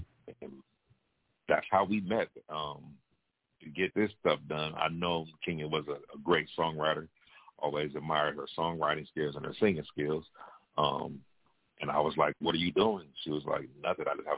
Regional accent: Pasadena, California, United States; Now, I just want people to know that I'm from Pasadena.

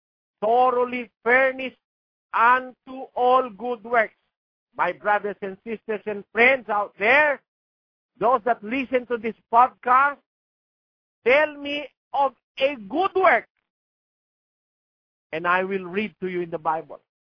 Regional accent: Philippines; English is a second language; I am a Filipino. I speak Tagalog. I understand a little of Spanish and a little of Portuguese. I also understand a little of English.

